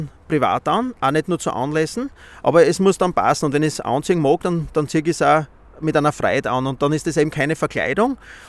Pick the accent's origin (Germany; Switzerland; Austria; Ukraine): Austria; Styria; den es so nur bei uns in der Steiermark gibt